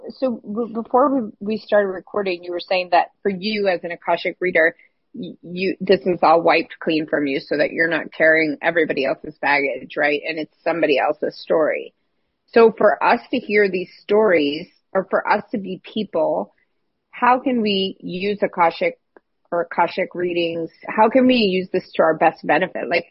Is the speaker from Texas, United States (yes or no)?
no; Illinois, United States; I grew up in Illinois in farm country and my entire life, I was like, I mean, as a kid, I was like, why am I not in Paris?